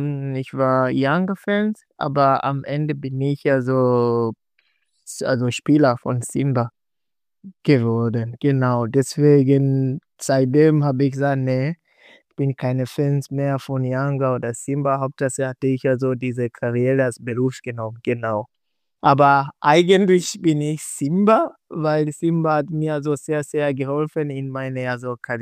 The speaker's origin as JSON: {"language": "German", "town": "Ukerewe", "region": "Mwanza", "country": "Tanzania", "said": "Ja, ich komme also aus Ukerewe, aber Ukerewe gehört auch in Mwanza."}